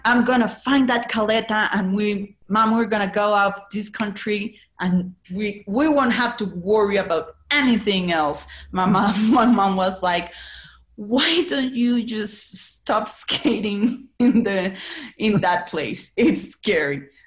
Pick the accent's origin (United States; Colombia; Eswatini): Colombia; Cali, Valle del Cauca; I was born and I grew up in Cali, Colombia. That was a city very heavily afflicted by the drug cartel wars.